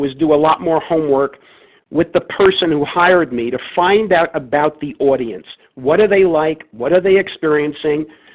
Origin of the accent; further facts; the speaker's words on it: New York City, New York, United States; moved away as an adult; also born or lived in New Jersey; now in San Diego, United States; I moved from the New York City, New Jersey area where I grew up and lived there, other than going away to college in the Midwest. I lived in New York City, New Jersey for the first 23 years of my life.